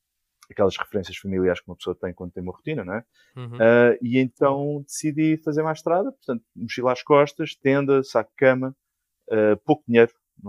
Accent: Lisbon, Portugal; moved away as an adult; also born or lived in England; acho que tenho 42 ou 43 anos. E sou de Lisboa, originalmente, vivi lá durante 28 anos. Depois emigrei para a Inglaterra, estive lá durante 10 anos.

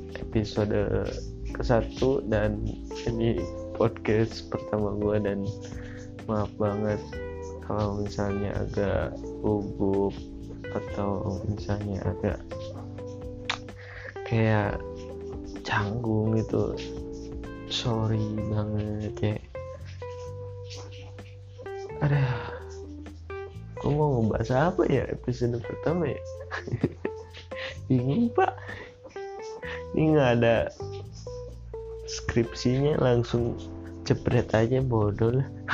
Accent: Tasikmalaya, West Java, Indonesia; gue lagi ngerantau ya, gue udah ngomongin. Dan gue aslinya tuh orang Tasikmalaya dan ya, gue lahir di Tasikmalaya dan emak bapak gue juga di Tasik. Keluarga gue juga di Tasik.

